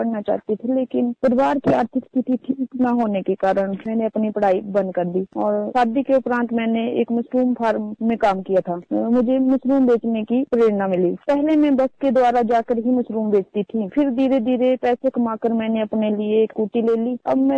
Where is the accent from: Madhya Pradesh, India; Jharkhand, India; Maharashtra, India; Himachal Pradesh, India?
Himachal Pradesh, India; Hamirpur; From valley जजरी district Hamirpur Himachal Pradesh की रहने वाली हूँ।